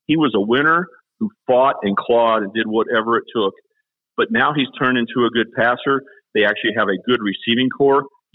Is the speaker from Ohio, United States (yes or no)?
no; Wichita, Kansas, United States; I grew up in Wichita.